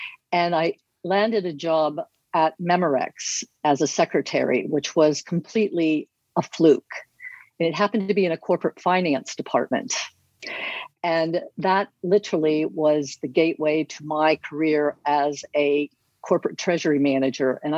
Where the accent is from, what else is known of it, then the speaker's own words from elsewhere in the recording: Pennsylvania, United States; moved away as an adult; now in California, United States; So I grew up in Pennsylvania, and after I finished undergrad, I moved to California and in 1977.